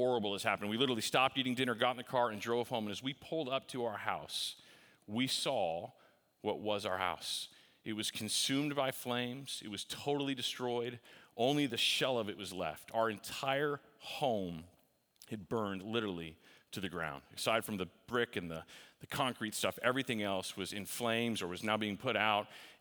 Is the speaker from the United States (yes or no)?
yes; Texas, United States; My mom made us fried chicken because we're from Texas, so we make fried chicken, right?